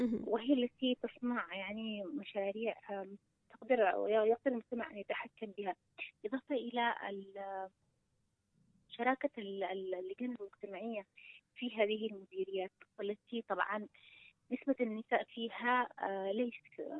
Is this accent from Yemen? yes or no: yes; Taiz, Taiz Governorate, Yemen; ضعف التنسيق أكبر مشكلة عندنا في تعز